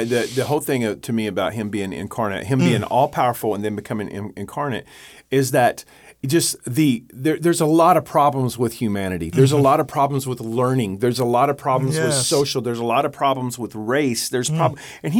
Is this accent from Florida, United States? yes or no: no; Texas, United States; I'm from Johnson County, Texas.